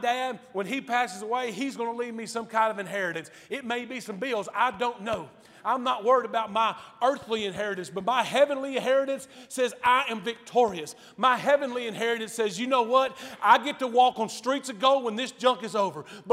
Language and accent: English; Alto, United States; I'm from Alto.